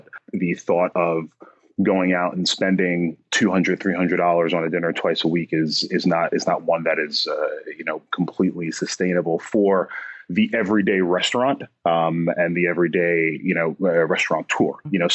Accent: New York, United States; But I am a New Yorker.

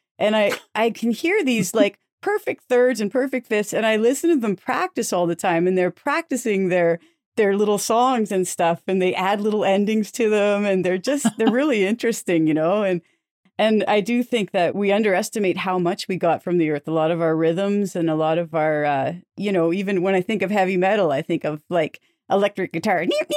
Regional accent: Lively, Ontario, Canada; I'm from Lively, Ontario, originally.

